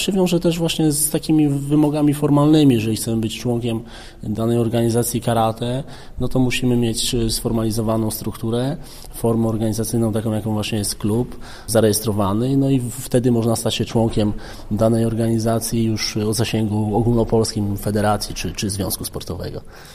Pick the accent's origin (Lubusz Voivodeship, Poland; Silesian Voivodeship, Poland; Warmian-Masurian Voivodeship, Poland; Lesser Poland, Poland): Lubusz Voivodeship, Poland; Łęknica; Nie mieliśmy żadnych kompleksów z tego powodu, że jesteśmy z małej miejscowości